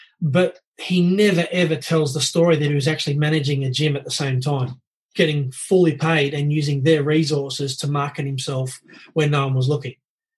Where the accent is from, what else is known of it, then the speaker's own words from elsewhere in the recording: Bankstown, New South Wales, Australia; I grew up in the Bankstown area, then I'd seen a mass immigration into the area. I'd seen how the area had changed, not for the better.